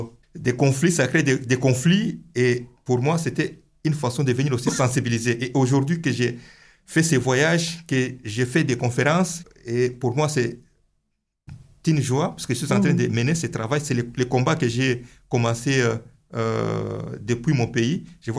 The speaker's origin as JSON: {"language": "French", "town": "Mbuji-Mayi", "region": "Kasaï-Oriental", "country": "DR Congo", "said": "je viens de la ville d'Mbujmay. Mbujmay est connue comme une capitale mondiale du diamant"}